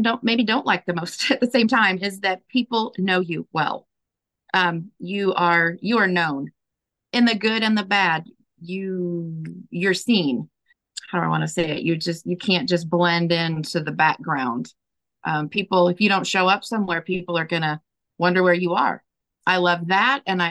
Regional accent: Dallas, Texas, United States; And growing up in Dallas, that just, I didn't see it.

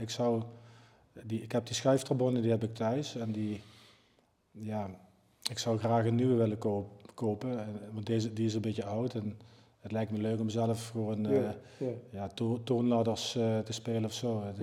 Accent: Limburg, Netherlands; accent: Limburgish; first language Limburgish; Dutch is a second language; now in Gelderland, Netherlands; Het is een dialect, maar dat is mijn moedertaal.

